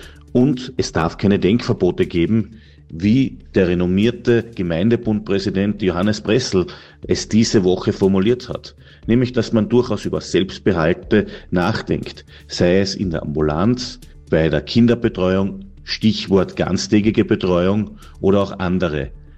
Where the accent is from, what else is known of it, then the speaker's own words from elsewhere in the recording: Krumpendorf, Carinthia, Austria; Ich komme ursprünglich aus Krumpendorf